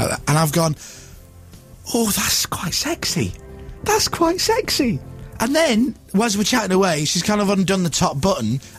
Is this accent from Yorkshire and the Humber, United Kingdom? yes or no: yes; Leeds, Yorkshire and the Humber, United Kingdom; Well, I was brought up in Leeds.